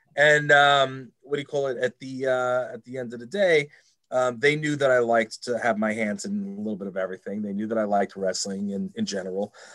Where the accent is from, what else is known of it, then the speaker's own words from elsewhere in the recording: Uniondale, New York, United States; because I grew up in Uniondale, New York. I was one of the only white kids.